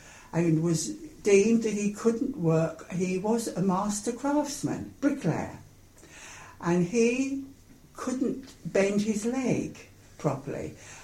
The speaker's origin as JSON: {"language": "English", "region": "Wellington", "country": "New Zealand", "tie": "born there", "said": "One brother was born in Lincoln. One was born in Letchworth, and I was born in Wellington City."}